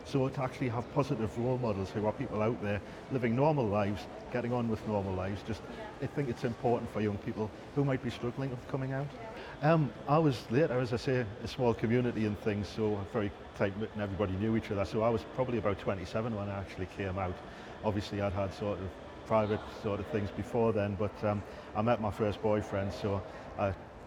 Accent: South Shields, North East England, United Kingdom; Well, sort of growing up in the 80s, I was from South Shields, which was really quite a small mining town

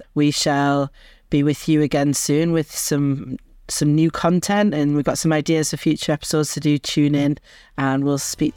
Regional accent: North East England, United Kingdom; being trans and, you know, growing up in the Northeast, being a Newcastle fan

